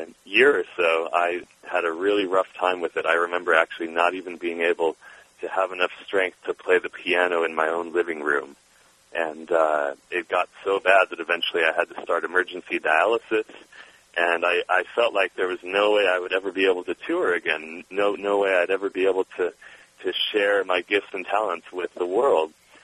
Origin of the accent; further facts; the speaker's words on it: Redondo Beach, California, United States; I grew up in Redondo Beach, California, and long before I ever skied, my mom would take us to the beach.